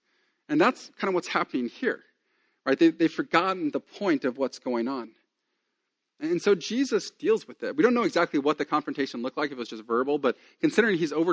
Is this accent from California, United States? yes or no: yes; California, United States; Okay, I'm from Southern California, so an acre means absolutely nothing to me.